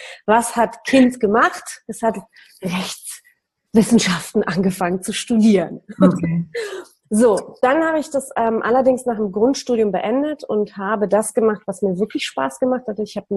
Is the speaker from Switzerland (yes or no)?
no; Poland; born there; German is a second language; Ich bin in Polen geboren, in dem System des Kommunismus.